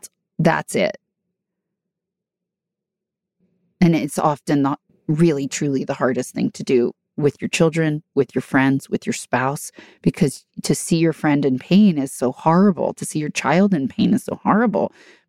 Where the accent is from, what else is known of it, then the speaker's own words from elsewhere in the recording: New Jersey, United States; Again, I am from New Jersey, and is this a mafia podcast? Maybe.